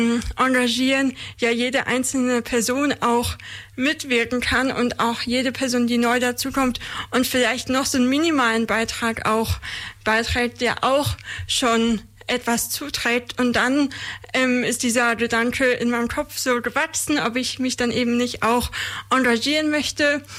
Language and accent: German; Freiburg im Breisgau, Baden-Württemberg, Germany; moved away as an adult; now in Ulm, Germany; Ich bin ursprünglich aus Freiburg im Breisgau beim Schwarzwald und bin dort aufgewachsen. Und vor ziemlich genau 9 Jahren, im September 2016, bin ich zum Studium nach Ulm gekommen.